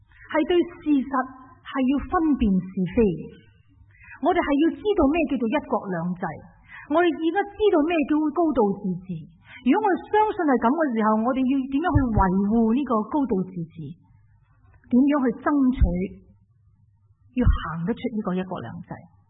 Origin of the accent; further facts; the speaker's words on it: China; 我不相信作为一个中国人不愿意见到中国统一的。